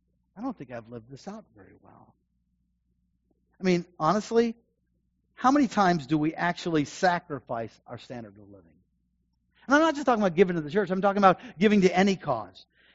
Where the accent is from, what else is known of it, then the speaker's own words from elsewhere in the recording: United States; because I'm an American. That's pretty long.